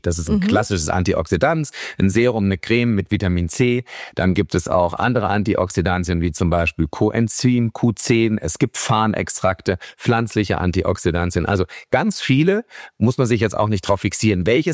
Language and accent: German; Darmstadt, Hesse, Germany; ich komme ja aus Darmstadt und in Hessen kann es im Sommer so richtig schwül sein.